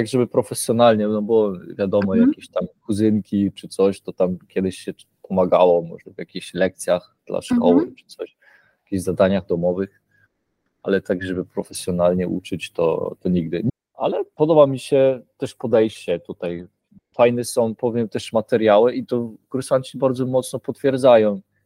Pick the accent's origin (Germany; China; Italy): Germany; Hamburg; Urodziłem się w Hamburgu, ale rodzice pochodzą z Polski, jakby zjechali w latach 80. Więc jakby gdzieś tam też wychowałem się w tej Polonii w Niemczech, ale mogłem wchłonąć kulturę niemiecką, też język.